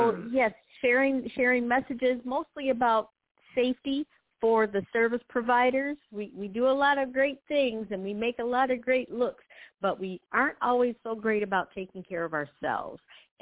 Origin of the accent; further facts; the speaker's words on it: Michigan, United States; also born or lived in Chicago / Minneapolis; I was born in Chicago, raised in Michigan, Minneapolis in the 90s, of course, because … was there